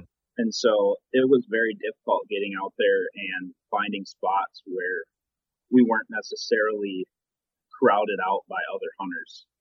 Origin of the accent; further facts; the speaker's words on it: Allendale, Michigan, United States; I'm actually from Allendale, Michigan. I grew up hunting.